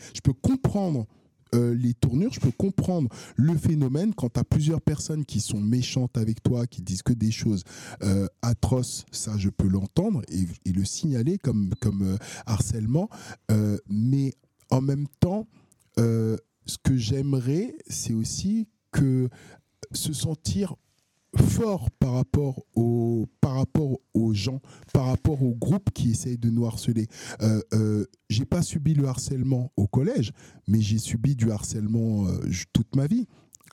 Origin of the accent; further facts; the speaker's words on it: Senegal; born there; also born or lived in Paris region, France; Alors, je suis né au Sénégal. J'ai habité très longtemps en France, en région parisienne. Et depuis le mois de juin, avec mes enfants, je suis retourné m'installer au Sénégal, à Sali, à 2 heures à peu près en voiture de Dakar.